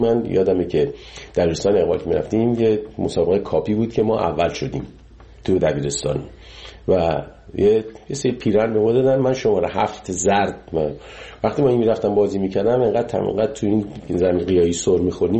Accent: Iran; moved away; 30 سال 30 خورده سال که از ایران من اومدم بیرون

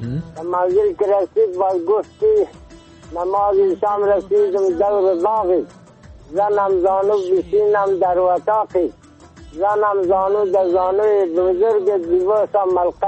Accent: Bamyan, Afghanistan; ولسوالی ما کامل، ولایت ما بامیان. یعنی … در سنجی 83 ساله

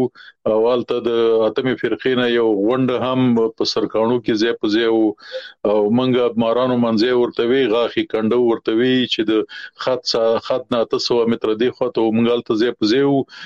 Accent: Mashri, Nangarhar, Afghanistan; زه په مشرۍ کلی کې زیږیدلې ما پلار مو بزګر وو زمکه مو دروده کورنۍ ژوند مو متوسط خو یعنی نه ډیر خراب او نه ډیر لوړ وو

